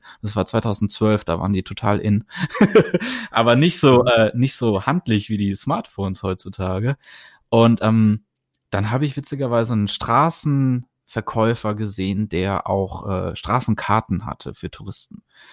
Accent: Germany; ich bin riesen … Fan, ich bin aus Deutschland und möchte auch Filmmusik machen.

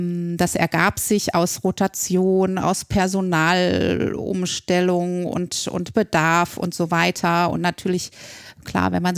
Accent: Marburg, Hesse, Germany; also born or lived in Remscheid; Ich bin gebürtig aus NRW, ich bin in Remscheid geboren und dann aber relativ früh nach Marburg gezogen und dort dann aufgewachsen und dann hat mich die ZVS nach Gießen geschickt zum Studium.

